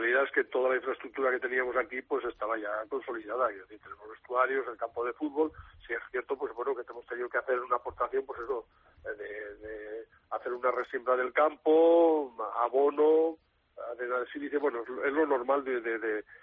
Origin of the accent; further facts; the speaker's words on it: Zaragoza, Aragon, Spain; los que somos de Aragón y encima Zaragoza